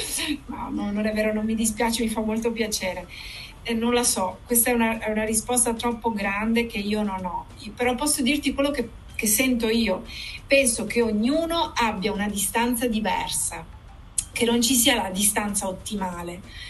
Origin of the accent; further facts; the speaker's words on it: Padua, Veneto, Italy; now in Lecce, Italy; Io sono nata e sono di Padova, ma 14 anni fa mi sono trasferita in Puglia, a Lecce